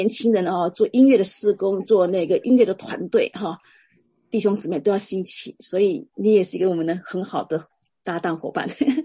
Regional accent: Singapore; moved away as an adult; 我是新加坡人，我现在是台湾人。对对对，我也是有两个女儿，所以我们很相似。我是23岁来美国念书

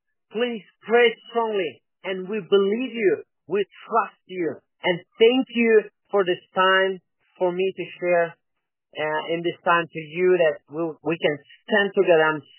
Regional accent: Kyrgyzstan; English is a second language; Yes, I am from Kyrgyzstan and I am local. I'm living in the capital city named Bishkek.

